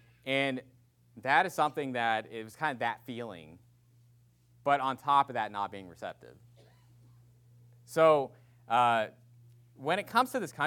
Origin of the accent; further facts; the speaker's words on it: West Virginia, United States; accent: West Virginia; Now, maybe it's my West Virginia accent.